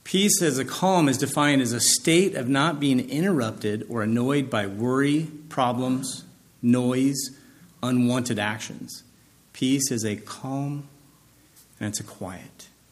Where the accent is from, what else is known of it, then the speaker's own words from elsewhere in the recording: Nebraska, United States; growing up in Nebraska, one of those things is your nemesis is wind, tornadoes.